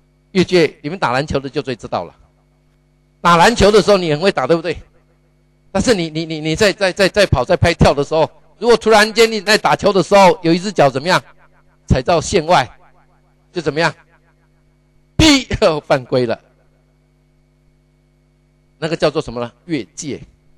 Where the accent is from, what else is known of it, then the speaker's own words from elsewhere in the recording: southern Taiwan, Taiwan; 我小的时候在台湾南部哈